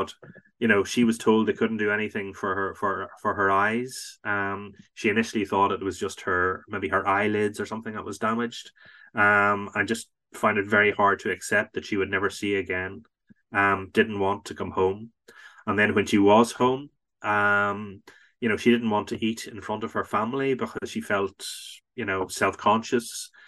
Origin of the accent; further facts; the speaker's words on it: Banbridge, Northern Ireland, United Kingdom; a sculptor from Banbridge, my hometown, Effie McWilliam